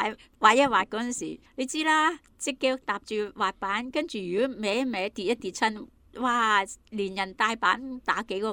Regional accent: Hong Kong; 佢個體育精神好值得我哋香港人學習咯。

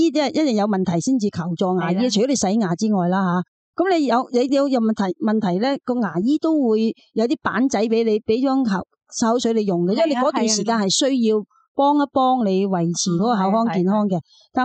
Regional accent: China; 因为我哋系中国人咧，好中意饮茶嘅

